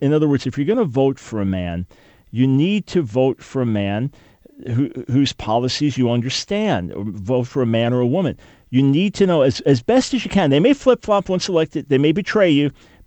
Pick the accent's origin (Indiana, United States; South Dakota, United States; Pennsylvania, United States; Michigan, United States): Michigan, United States; Detroit; Even though I will not be in my hometown of Detroit on Thursday, I remain deeply committed to my home nation, America.